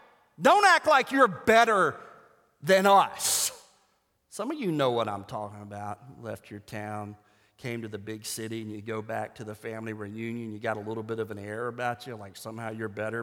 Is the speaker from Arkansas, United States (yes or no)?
yes; Arkansas, United States; In my hometown, it was outside my hometown, it was Pinewood, where the annual possum trot and the clogging festival happened.